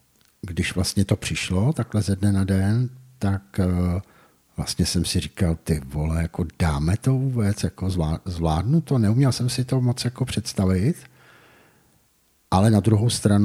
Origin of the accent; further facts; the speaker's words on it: Pardubice, Pardubice Region, Czechia; já jsem předtím bydlel celý život v Pardubicích, ale vlastně celý svůj dospělý život v podstatě jakoby po pronájmech.